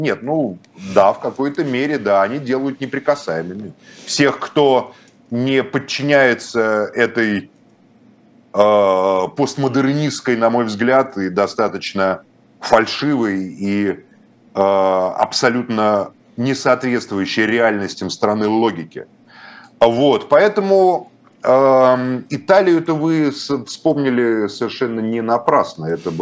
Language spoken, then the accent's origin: Russian; Moscow, Russia; Вот я москвич